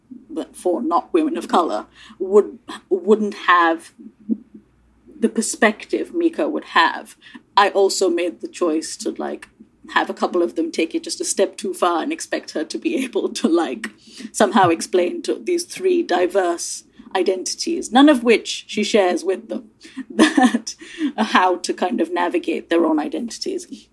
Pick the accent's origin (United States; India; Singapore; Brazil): India; now in United Kingdom; I grew up in India. I'm now British. My husband is white British. My children are multiracial.